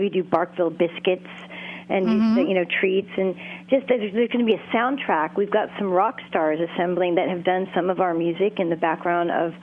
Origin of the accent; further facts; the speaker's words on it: New York, United States; I'm from New York originally, but I hadn't been back in years, and I didn't even get to see all my friends.